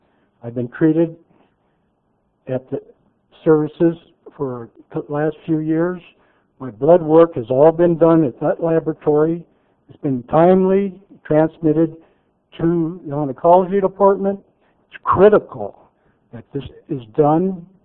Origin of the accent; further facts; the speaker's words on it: Modesto, California, United States; born there; longtime resident of Stanislaus County. Actually, I was born in Modesto.